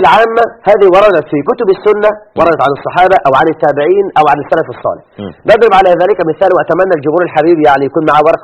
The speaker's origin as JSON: {"language": "Arabic", "country": "Egypt", "said": "عندنا في مصر"}